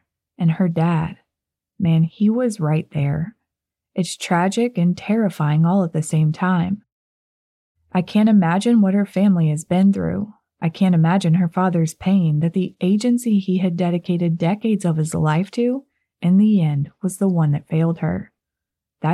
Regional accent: Florida, United States; My hometown is actually not far from Northport.

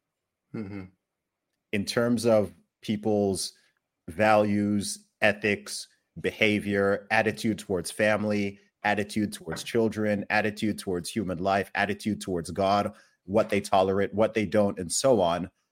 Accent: Saudi Arabia; I grew up in Saudi Arabia.

